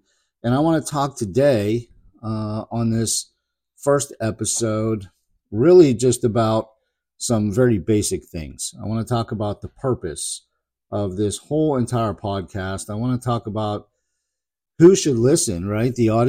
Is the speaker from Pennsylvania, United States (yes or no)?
yes; Pittsburgh, Pennsylvania, United States; I grew up in Pittsburgh, spent 22 years in emergency medicine as a paramedic